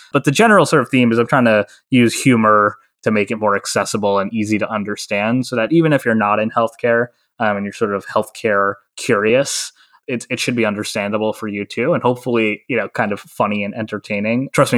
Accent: New York City, New York, United States; Okay, so I grew up in New York City and went to high school here.

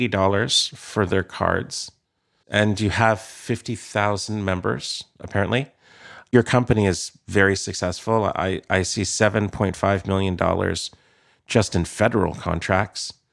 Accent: British Columbia, Canada; I'm from Kwantlen First Nation, and we have all of our resources with us. We're fishermen. We live on two rivers.

